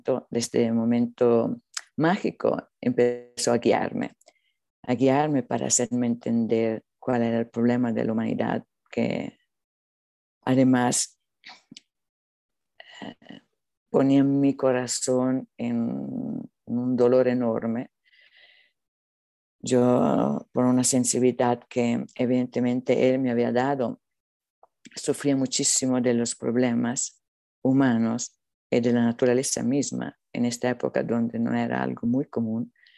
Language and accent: Spanish; Italy; yo soy italiana